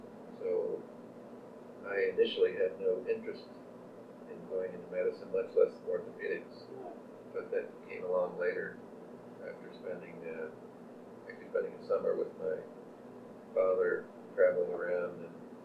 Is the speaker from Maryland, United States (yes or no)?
yes; Baltimore, Maryland, United States; born there; No, I was born in Baltimore, Maryland.